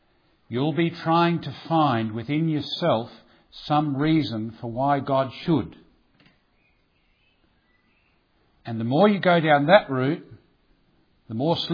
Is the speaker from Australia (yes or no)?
yes; Australia; I come from Australia. You sent most of your black sheep out there, didn't you?